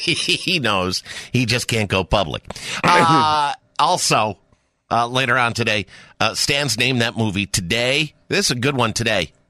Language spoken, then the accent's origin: English; Northeast, United States; I completely agree with you. That's, you know, I'm from the Northeast.